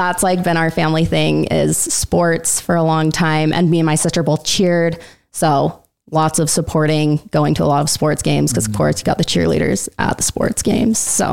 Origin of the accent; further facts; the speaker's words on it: Logan, Utah, United States; I'm originally from Logan and was born and raised there.